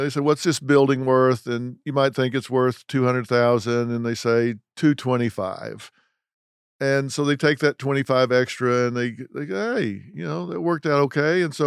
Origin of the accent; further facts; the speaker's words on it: Texas, United States; I'm from Texas, and so, you know, back in the 80s, I always had people trying to sell me oil deals.